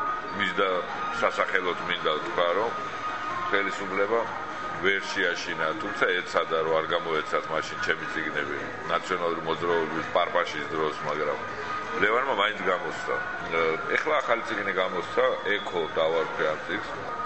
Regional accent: Tbilisi, Georgia; born there; თბილისში დავიბადე და ცხოვრობენ

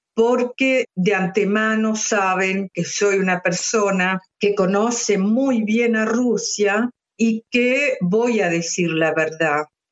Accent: Argentina; now in Switzerland; Si yo me voy hoy a mi país de origen, que es Argentina, me sentiría mil veces más libre de lo que estoy hoy acá en Suiza.

